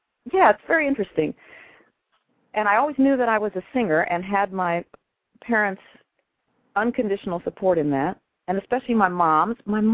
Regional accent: El Paso, Texas, United States; Well, I was born and raised in El Paso, Texas.

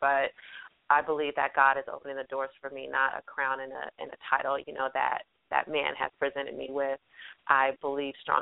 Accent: Arizona, United States; also born or lived in Decatur, Illinois; I am originally from Decatur, Illinois, which is a small town, which is south of Chicago, Illinois. My dad moved us to Arizona, so he moved us to the West Coast when I was about 10, grew up there

